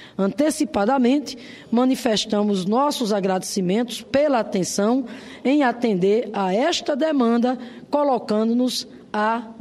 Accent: Rio Grande do Norte, Brazil; eu quero aqui, portanto, me associar à Igreja Católica lá do meu Estado, que mais uma vez, demonstrando, né, a sua sensibilidade e o seu compromisso, né, com a luta em defesa da cidadania, tomam essa iniciativa de endereçar essa carta ao governador do Rio Grande do Norte

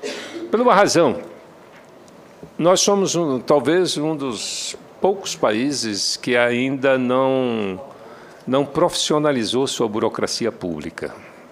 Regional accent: Amapá, Brazil; Eu moro no Amapá, eu sou do Amapá, e ali a gente faz fronteira com a Guiana Francesa.

